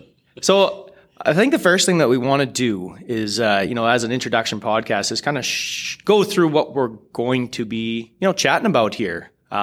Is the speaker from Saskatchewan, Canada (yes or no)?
yes; Kelleher, Saskatchewan, Canada; I grew up in Kelleher, Saskatchewan, small farm there, about 1,000 acres, cattle farm.